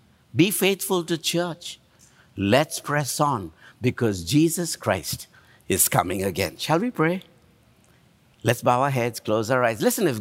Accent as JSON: {"language": "English", "country": "India", "second_language": "English", "moved": "yes", "lives_now": "United States", "said": "I'm from India and I eat a lot of curry."}